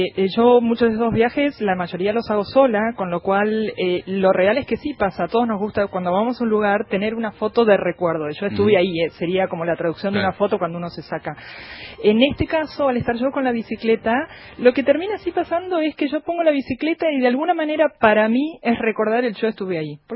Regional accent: Argentina; somos argentinos

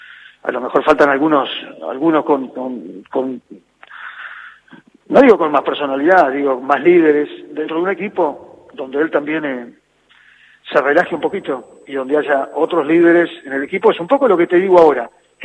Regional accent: Argentina; como argentino

